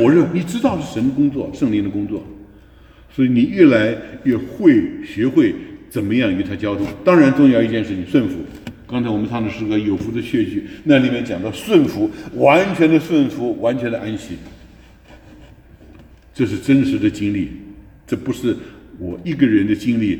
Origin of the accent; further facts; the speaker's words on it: China; 那个跟我们中国人持守中国的文化也没有两样